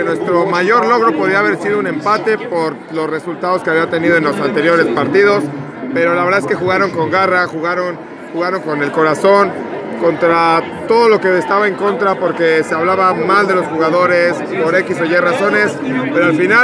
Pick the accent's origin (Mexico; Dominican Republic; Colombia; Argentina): Mexico; Mexico City; vengo de la Ciudad de México.